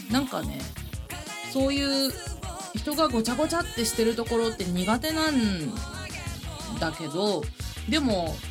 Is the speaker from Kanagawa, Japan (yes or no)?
no; Naruto, Tokushima, Japan; 阿波踊りだとさ、うちの地元鳴門は3日間あって、プラス1日別で花火大会があって